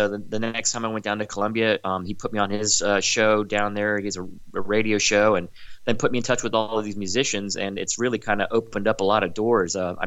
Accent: United States; So I'm really lucky that I didn't have to grow up there, and I grew up in the United States.

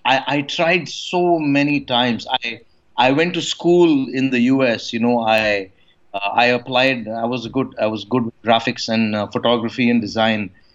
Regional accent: India; Well, I'm from India.

